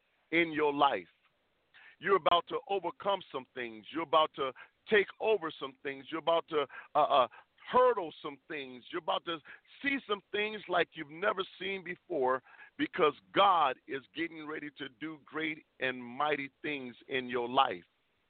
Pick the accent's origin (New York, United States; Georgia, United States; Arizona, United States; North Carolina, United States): Georgia, United States; Atlanta; also born or lived in Chicago; I'm from Atlanta, Georgia, by way of Chicago, Illinois